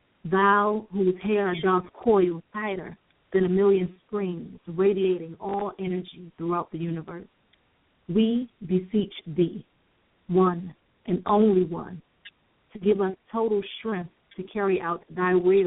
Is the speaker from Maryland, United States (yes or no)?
yes; Maryland, United States; And I'm from Maryland myself.